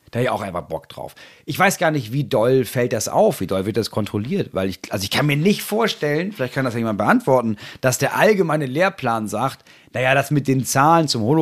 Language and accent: German; Hamburg, Germany; Bei uns in Hamburg war es Bergen-Belsen.